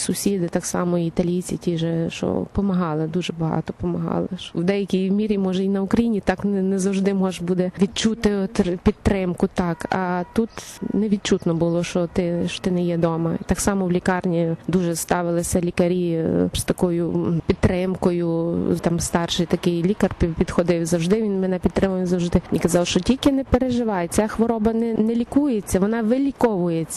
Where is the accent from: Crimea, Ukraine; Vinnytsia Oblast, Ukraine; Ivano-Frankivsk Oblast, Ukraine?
Ivano-Frankivsk Oblast, Ukraine; Obertyn; now in Italy; родом з Івано-Франківщини, селище Обертин. Тут проживаємо в Пасокорезе, недалеко від Риму. Вже 8 років тут.